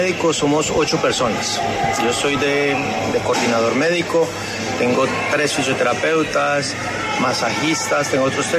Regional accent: Manizales, Caldas, Colombia; Yo soy de Manizales.

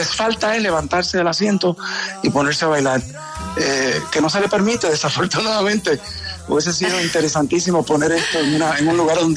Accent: Fajardo, Puerto Rico; now in New York, United States; llevo 39 años aquí ubicado en la ciudad de Nueva York. Vengo de Fajardo, Puerto Rico.

